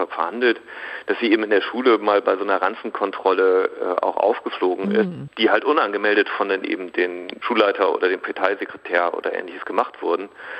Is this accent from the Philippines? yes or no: no; West Germany, Germany; now in East Germany; Ich bin ja selber Westdeutscher, der dann irgendwann nach Ostdeutschland gezogen ist